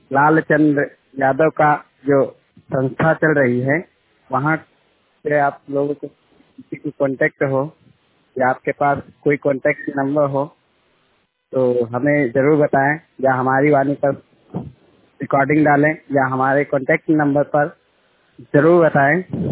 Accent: Sitapur, Uttar Pradesh, India; और मैं 70% blind and मैं सीतापुर से बिलोंग करता हूं

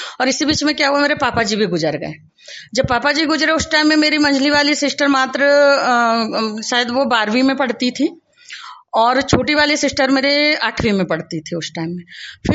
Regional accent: Athner, Madhya Pradesh, India; और मैं ग्राम आठनेर से हूँ।

